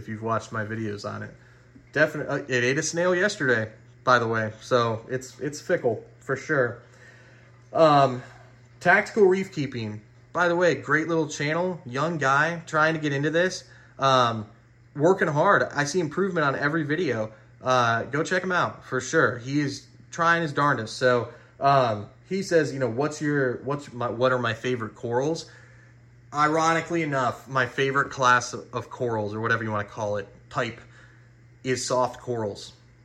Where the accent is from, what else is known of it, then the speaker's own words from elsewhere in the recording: Midwest, United States; And I'm a Midwesterner myself